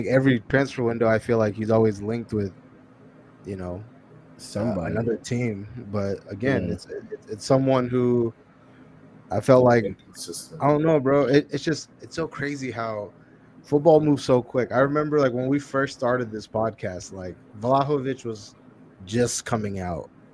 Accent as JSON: {"language": "English", "country": "United States", "said": "But as an American fan, as someone who is American, I feel like this is definitely our best era of football"}